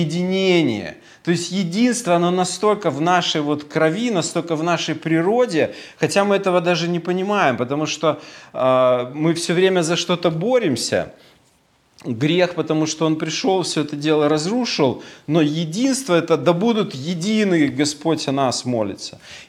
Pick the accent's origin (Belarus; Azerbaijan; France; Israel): Belarus; moved away as an adult; now in Saint Petersburg, Russia; я сам родом из Белоруссии. Олег просил, чтобы я немножко свою биографию рассказал, поэтому пока расскажу, не спешите. В Питере я с 2000 года приехал